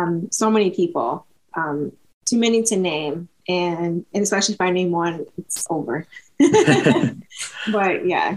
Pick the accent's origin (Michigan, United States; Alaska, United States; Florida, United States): Michigan, United States; Saginaw; I'm from Saginaw, Michigan.